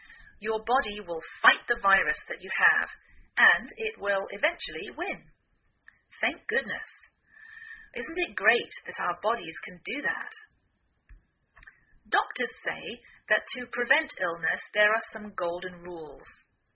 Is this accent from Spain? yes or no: no; England, United Kingdom; now in United States